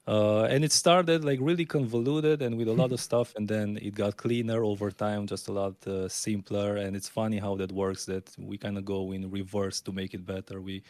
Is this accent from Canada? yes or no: no; Romania; I mean I'm from Romania.